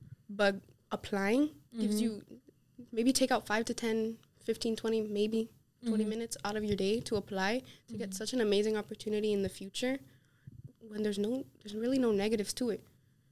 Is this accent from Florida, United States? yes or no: yes; Miami, Florida, United States; born there; my parents were allowed to come a few months, a month or two before I was born, and I was born here in Miami.